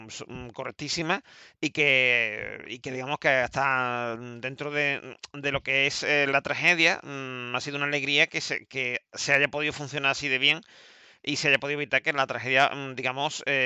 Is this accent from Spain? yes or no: yes; Andalusia, Spain; como andaluz y como medio onubense que soy